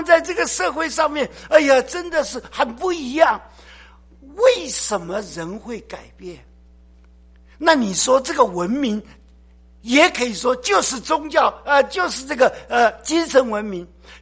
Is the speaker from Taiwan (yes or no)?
yes; Taiwan; 然后呢，这些我们台湾呢，这个福建一带呀，打鱼的人很多